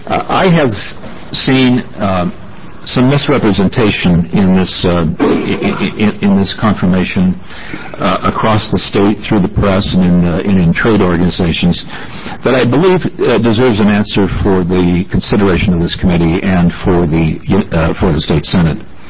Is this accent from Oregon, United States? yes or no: yes; Redmond, Oregon, United States; You might be interested to know that I grew up, spent my childhood in the 40s and 50s in a timber town. Redmond, Oregon was a timber town in those days.